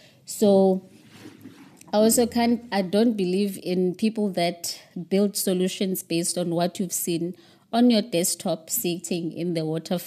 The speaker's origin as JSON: {"language": "English", "town": "Cape Town", "region": "Western Cape", "country": "South Africa", "tie": "born or raised there", "said": "how privileged I am to be able to access a lot of things that I didn't access as a young person growing up in Cape Town."}